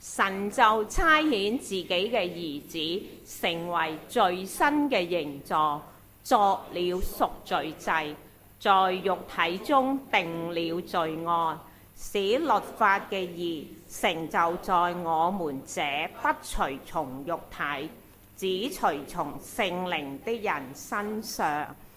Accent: China; 我哋中國人好中意祝福噶嘛

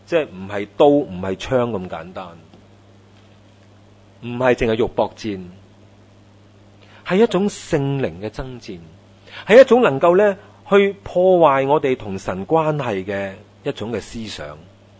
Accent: China; 即系我哋中国人嘅话咧，路遥咧就会知马力啊嘛啊。

